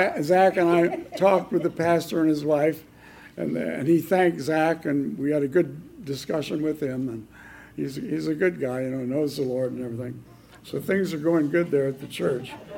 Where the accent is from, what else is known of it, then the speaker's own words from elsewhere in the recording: Hinsdale, Illinois, United States; So then we went out to the Drake Hotel in my hometown, Hinsdale, western suburbs